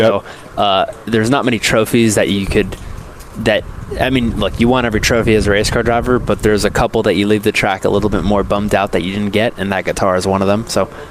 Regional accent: Miami, Florida, United States; I had 5 acres where I grew up in Miami, and I always had, you know, side-by-sides and UTVs.

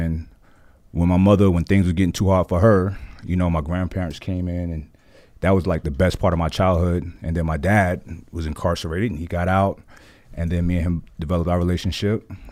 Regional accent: Brooklyn, New York, United States; Yeah, I'm from Brooklyn, New York.

